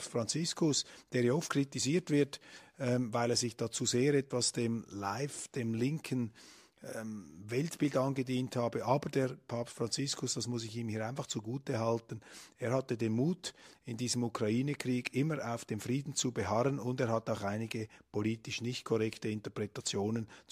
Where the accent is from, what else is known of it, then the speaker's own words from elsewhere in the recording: Switzerland; als geschichtsinteressierter Mensch, als Bürger Europas, als Schweizer